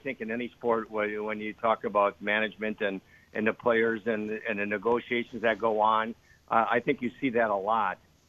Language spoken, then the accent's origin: English; Kewaunee, Wisconsin, United States; then raised in Kewaunee, a small city to the east, and then having the opportunity to play here in my home state was very special.